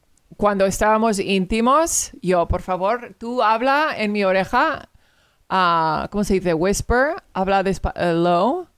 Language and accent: Spanish; Madrid, Community of Madrid, Spain; now in United States; Hola, soy de Madrid.